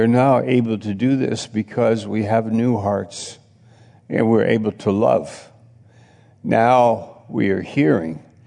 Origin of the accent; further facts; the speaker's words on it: New York, United States; I'm an American. Can I tell you a story? They go, oh, yeah, where are you from? New York.